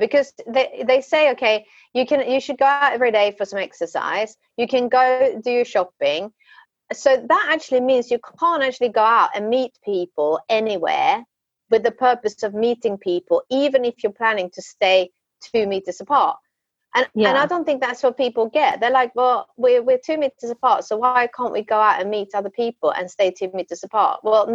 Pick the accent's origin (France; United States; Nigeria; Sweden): Sweden; growing up in Sweden, we used to kind of, we kind of learned how much a meter is by taking a step.